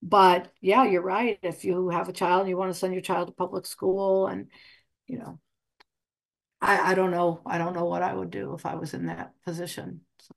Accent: Texas, United States; born there; Yeah, you know, I was born in Texas.

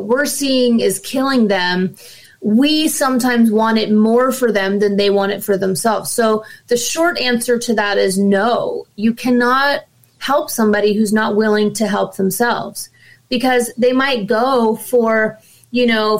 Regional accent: Asbury Park, New Jersey, United States; We're from Asbury Park, New Jersey.

